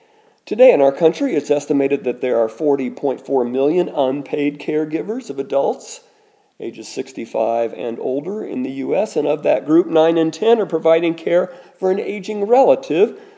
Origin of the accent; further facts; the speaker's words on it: Indiana, United States; Growing up in Indiana in the mid-20th century, I didn't really personally know any fathers who were not honorable.